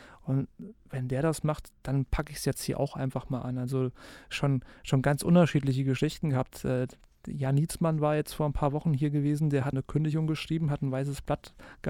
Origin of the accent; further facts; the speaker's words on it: Hesse, Germany; born there; weil ich komme ja gebürtig aus dem Vogelsberg.